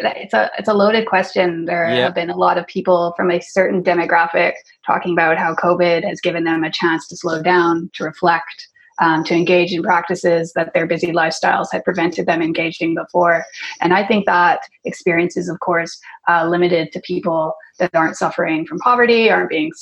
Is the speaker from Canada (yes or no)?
yes; Canada; And so I'm from Canada